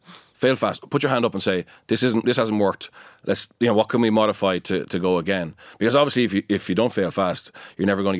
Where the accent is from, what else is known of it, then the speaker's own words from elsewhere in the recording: France; accent: French; English is a second language; my French accent